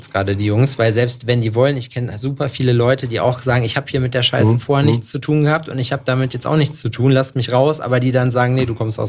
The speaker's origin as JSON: {"language": "German", "town": "Jena", "region": "Thuringia", "country": "Germany", "said": "wir haben 100.000 und 110.000 Einwohner, hat Jena, wo ich herkomme, so, und ist halt eine Unistadt"}